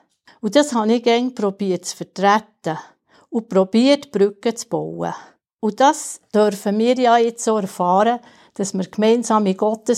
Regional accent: Heiligenschwendi, Bern, Switzerland; Ich bin hier in Heiligen Schwendi aufgewachsen, sogar gerade hier am Strässli vor der Kapelle, zuvorderst vor.

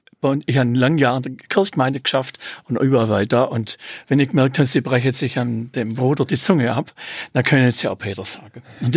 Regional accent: Ralligen, Bern, Switzerland; ich komme aus Ralligen, am Thunersee, und da waren die 1977 auch auf einer Freizeit in Ralligen, wo ich jetzt lebe.

